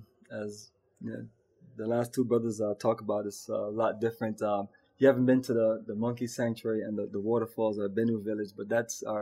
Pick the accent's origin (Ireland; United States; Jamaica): Jamaica; moved away; It just remind me of this, you know, family culture of growing up in Jamaica, and the culture that was broken since we got here.